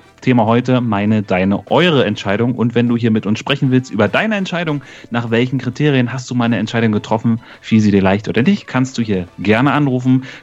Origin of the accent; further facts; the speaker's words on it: Berlin, Germany; now in Brandenburg, Germany; dann nach der Ausbildung bin ich dann weggezogen ins schöne Brandenburg von Berlin. Also ich bin eigentlich ein Berliner